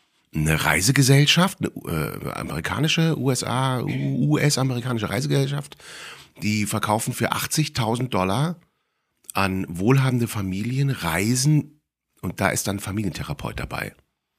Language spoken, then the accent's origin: German; Cologne, North Rhine-Westphalia, Germany; Also ich bin ja Kölner.